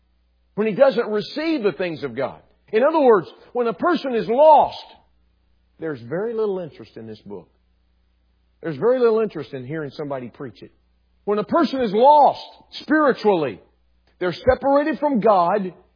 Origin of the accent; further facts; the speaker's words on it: Texas, United States; I'm from Texas originally. Now, don't get mad at me about that.